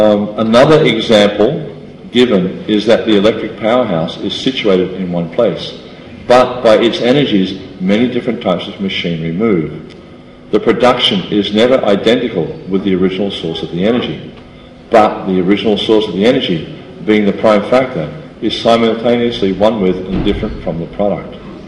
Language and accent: English; Australia; I come from Australia, which you probably all figured out by my accent. And there was just these floods in the state north of where we live. My wife and I live in the northern part of New South Wales